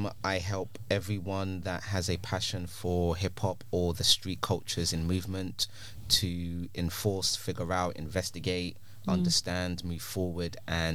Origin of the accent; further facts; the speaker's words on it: London, United Kingdom; yeah, raised in East London.